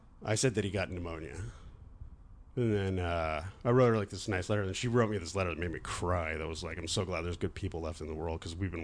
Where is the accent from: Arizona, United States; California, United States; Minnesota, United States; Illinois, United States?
California, United States; Danville; the address was from my hometown in Danville, where I grew up.